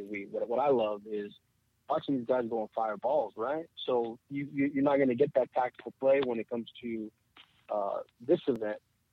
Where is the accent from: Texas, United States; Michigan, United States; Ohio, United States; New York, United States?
Texas, United States; Hey, I'm from Texas, man.